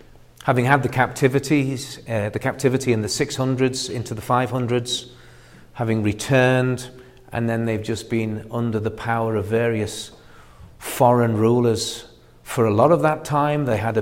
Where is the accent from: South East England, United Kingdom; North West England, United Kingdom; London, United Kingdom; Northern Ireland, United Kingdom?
North West England, United Kingdom; Liverpool; I know because my hometown Liverpool has been in the hands of the Labour Party since the 1930s or so. It used to be a conservative place.